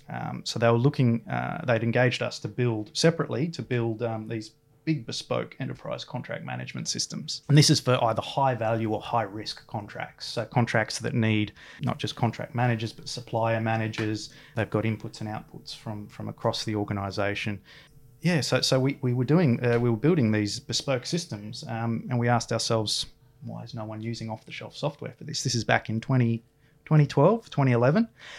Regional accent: Newcastle, New South Wales, Australia; now in Sydney, Australia; We're both originally from Newcastle, met at the uni here, before my wife, who is also from Newcastle, couldn't handle the cold in Canberra anymore.

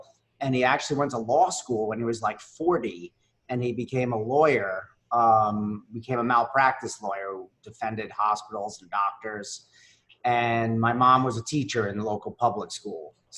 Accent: Brooklyn, New York, United States; I grew up in Brighton Beach, Brooklyn. Our apartment overlooked the Atlantic Ocean, overlooked Coney Island. Really colorful neighborhood.

